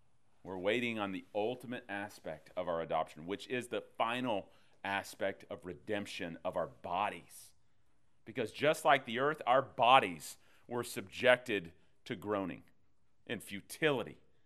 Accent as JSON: {"language": "English", "region": "Texas", "country": "United States", "said": "Oh, yeah, man. I'm from Texas, dude."}